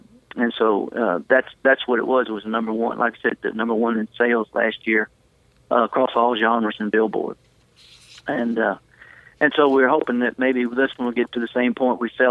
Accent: the South, United States; I'm from the South and everything, and I love that song.

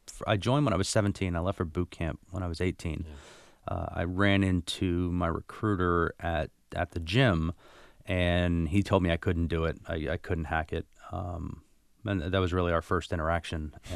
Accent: Massachusetts, United States; I wasn't from Southie. I was from a small suburb, so it wasn't that inte

